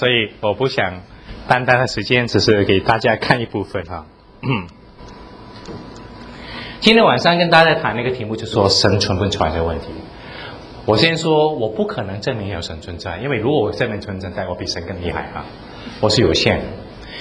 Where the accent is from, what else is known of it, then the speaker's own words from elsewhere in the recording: Hong Kong; 我在香港出生的，我家里的当时我在香港，住在香港一个高楼上面顶楼，当时我在香港没有什么空调